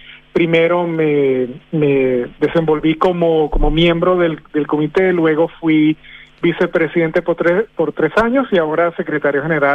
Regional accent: Venezuela; born there; accent: Venezuelan; Sí, bueno, yo sí, nací en Venezuela, aunque comparto mi nacionalidad con Bélgica y Canadá.

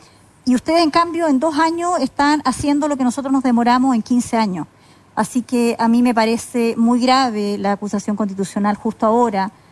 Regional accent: Chile; Como muchos chilenos hoy día, por la falta de ponerse los pantalones cuando ha correspondido

